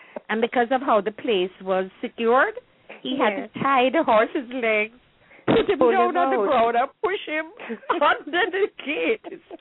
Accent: Jamaica; what we experience during our growing up in Jamaica at Christmas time.

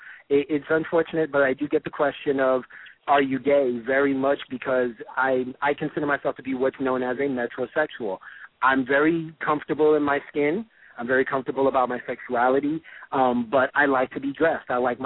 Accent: New York, United States; I'm a New Yorker, so I, of course, keep my Timberlands and my Air Force Ones in the closet.

